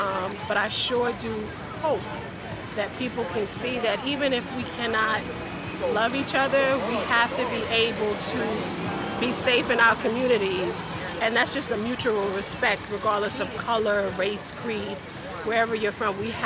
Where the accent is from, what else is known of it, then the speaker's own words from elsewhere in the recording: Staten Island, New York, United States; We are from Staten Island, New York.